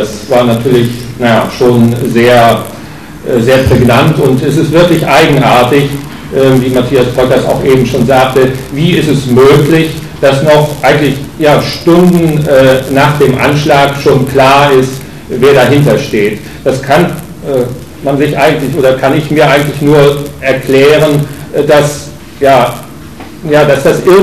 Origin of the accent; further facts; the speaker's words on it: Cologne, North Rhine-Westphalia, Germany; ich komme jetzt aus Köln